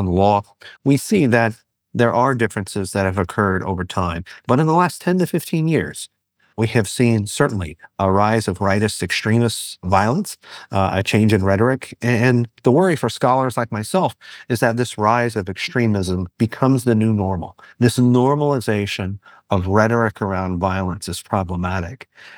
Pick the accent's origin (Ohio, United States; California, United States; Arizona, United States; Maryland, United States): California, United States; Berkeley; born there; I was born in 1968 in East Bay in Berkeley.